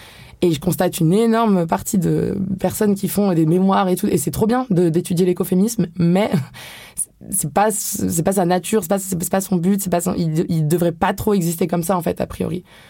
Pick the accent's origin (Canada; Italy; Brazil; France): France; born there; j'ai beau être issue de l'immigration nord-africaine, etc. Je suis née en France